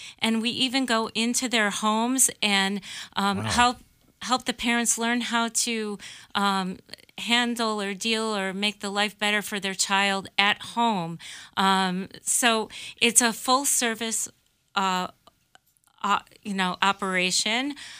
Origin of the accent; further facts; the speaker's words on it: Michigan, United States; I'm from Michigan.